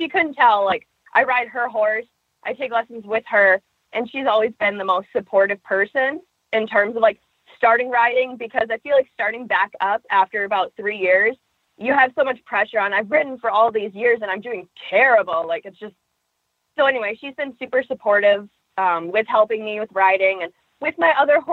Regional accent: Iowa, United States; also born or lived in Minnesota; Well, I was actually born and raised in Iowa and I went to Minnesota because there's a school there where the rest of my family is.

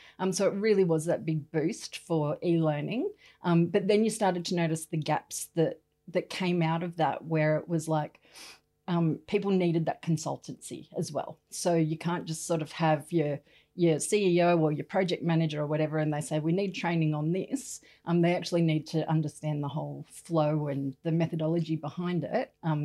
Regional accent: Sydney, New South Wales, Australia; now in Newcastle, Australia; So we've been in Newcastle for about 10 years. I am from Sydney. During that time, though, we moved to Melbourne for a couple of years.

